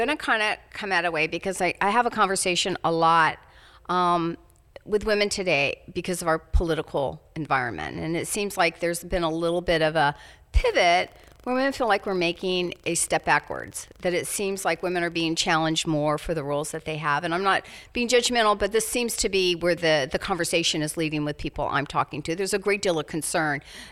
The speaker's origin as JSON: {"language": "English", "town": "Dallas", "region": "Texas", "country": "United States", "lives_now": "Washington, United States", "said": "But I discovered that being new to Washington, D.C., I needed a community of friends. And I was from Dallas, Texas."}